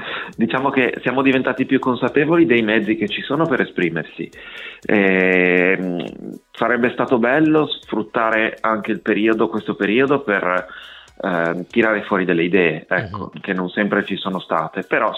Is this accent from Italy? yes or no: yes; Liguria, Italy; chiaramente è da liguri, è una tragedia che ci ha colpito parecchio